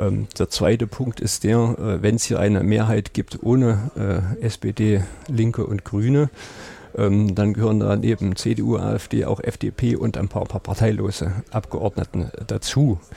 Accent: Zeulenroda, Thuringia, Germany; Ich nehme einfach meine Heimatstadt.

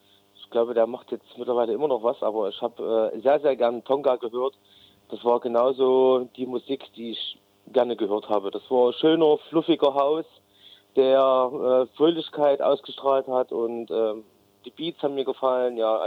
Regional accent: Grimma, Saxony, Germany; ne, komme aus Grimma, das ist bei Leipzig.

